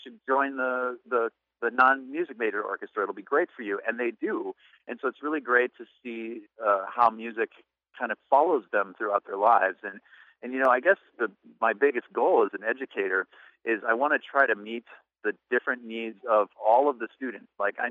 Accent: Minneapolis, Minnesota, United States; And before that, I grew up in Minneapolis.

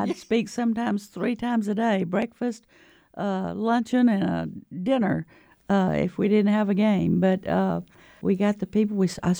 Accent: Louisiana, United States; also born or lived in West Texas; Of course, born and raised in Louisiana. Did start first grade in West Texas, though.

